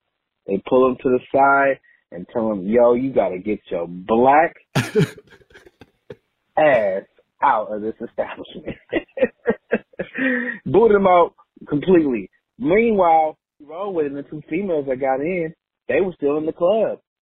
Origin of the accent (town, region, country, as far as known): California, United States; born or raised there